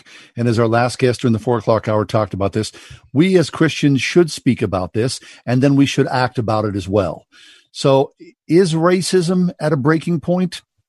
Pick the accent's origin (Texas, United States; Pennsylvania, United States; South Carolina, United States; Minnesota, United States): Pennsylvania, United States; Swissvale; how I was raised in Swissvale in the 1960s and 70s